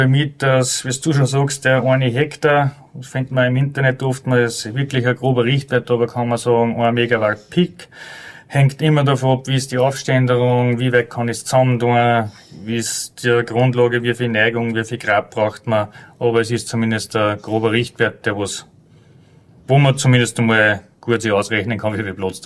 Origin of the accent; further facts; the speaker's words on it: Upper Austria, Austria; zumindest bei uns in Oberösterreich, nicht immer so leicht